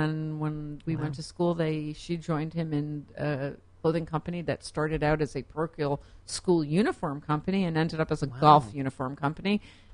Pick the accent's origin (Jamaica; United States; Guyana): United States; New Haven, Connecticut; also born or lived in Providence; I grew up in New Haven. I was born in New Haven, Connecticut.